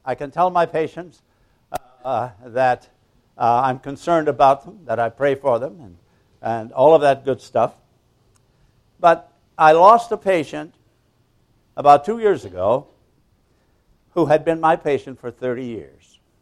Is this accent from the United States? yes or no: no; Ireland; being an Irishman and not going by the rules